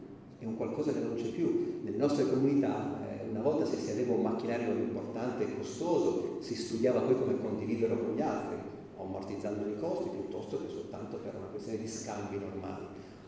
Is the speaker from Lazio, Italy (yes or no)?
no; Mombello, Piedmont, Italy; dove veniamo noi di Mombello, che sono 400 abitanti